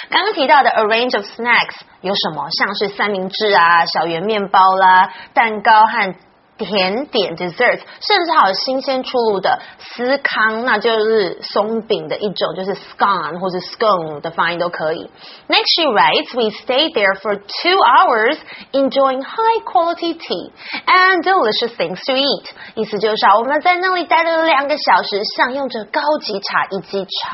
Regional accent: Australia; I love Tim Tams when I grew up in Australia.

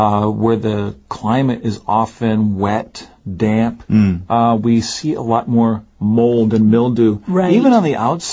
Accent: Northeast, United States; in where I'm from, in my hometown in the Northeast in the United States, it's much drier.

